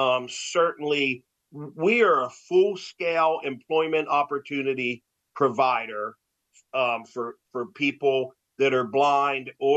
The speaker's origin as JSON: {"language": "English", "region": "Pennsylvania", "country": "United States", "tie": "born or raised there", "accent": "Northern", "said": "Yeah, I'm a Pennsylvania native, but really I Pennsylvania native, but you know, no, I'm not a native Alabama resident"}